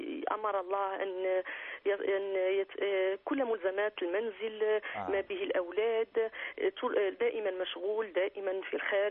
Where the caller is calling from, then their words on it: France; من فرنسا.